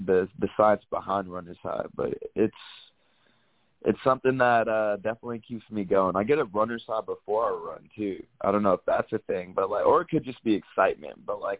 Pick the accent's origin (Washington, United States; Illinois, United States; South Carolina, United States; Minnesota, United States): South Carolina, United States; now in Los Angeles, United States; Like, coming from, I came from South Carolina, it's pretty flat out there, you know.